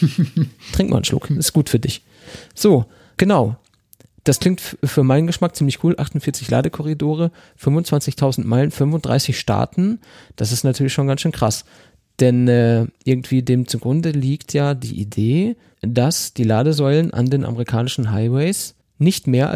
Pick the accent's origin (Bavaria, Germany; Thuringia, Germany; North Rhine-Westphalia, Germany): North Rhine-Westphalia, Germany; Bei uns im Pott, da sagt man dazu.